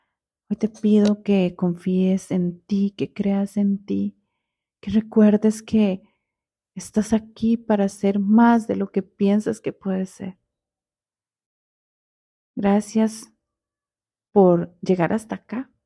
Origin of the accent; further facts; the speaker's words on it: Costa Rica; Soy de Costa Rica, hago consultas también online presenciales